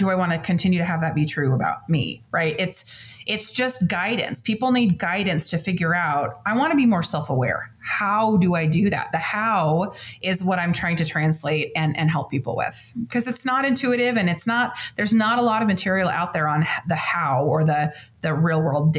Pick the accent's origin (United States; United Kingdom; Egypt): United States; Washington; And I'm from Washington State. And so I've always been Pacific Northwest Coast, really just loyal, you know?